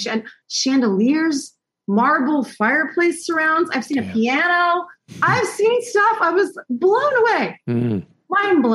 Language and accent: English; United States; I say we being an American, the States